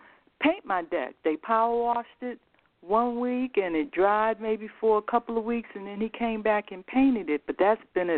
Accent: Harlem, New York, United States; I'm your Facebook friend, but I am also from Harlem, New York.

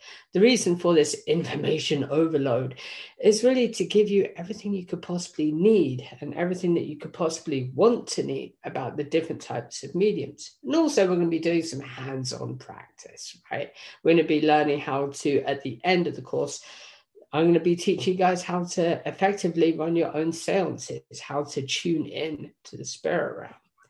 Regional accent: England, United Kingdom; Originally, I was from England.

